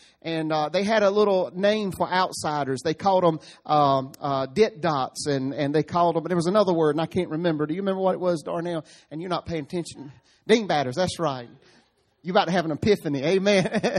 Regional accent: Rocky Mount, North Carolina, United States; I'm a native of Nash County. I was born in Rocky Mount at Nash General Hospital.

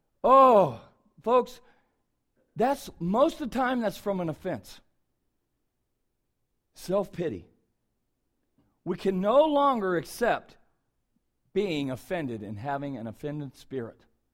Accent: Ohio, United States; We're from Ohio. We live in Ohio. Ohio's the corn state.

